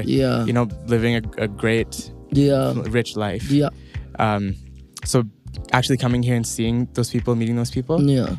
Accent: Canada; moved away; every time I talk to people here, and I say I'm from Canada

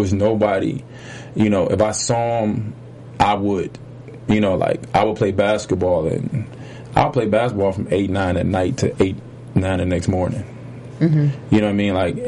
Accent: Detroit, Michigan, United States; The way we grew up in Detroit, you don't look at people unless you're ready to get it popping.

